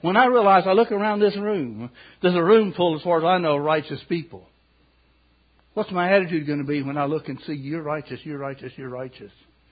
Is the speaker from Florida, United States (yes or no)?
no; Kentucky, United States; Some of you don't know I'm from Kentucky, but anyway.